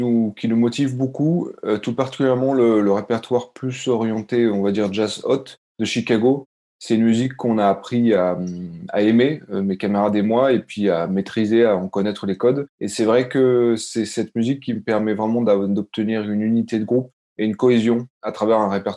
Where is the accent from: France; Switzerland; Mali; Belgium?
France; Provence-Alpes-Côte d'Azur; now in Paris, France; moi, je suis arrivé à Paris il y a à peu près une dizaine d'années, en sachant que je suis originaire du Var et que j'ai fait mes études à Aix-en-Provence.